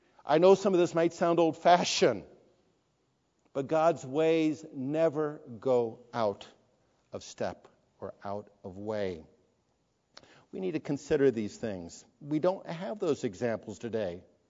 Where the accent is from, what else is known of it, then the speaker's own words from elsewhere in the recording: Newport Beach, California, United States; Just to remind you, I grew up in Newport Beach. I grew up paddle boarding on the Back Bay and was basically barefoot most of the time.